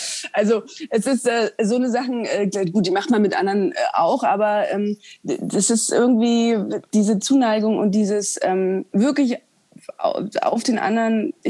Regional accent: East Germany, Germany; wir sind halt auch die gleiche Generation. Wir kommen beide aus dem Osten

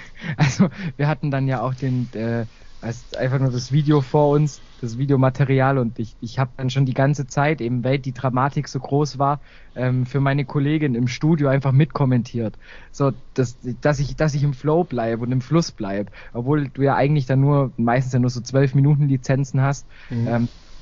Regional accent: Baden-Württemberg, Germany; meinem Heimatort neben Heidenheim.

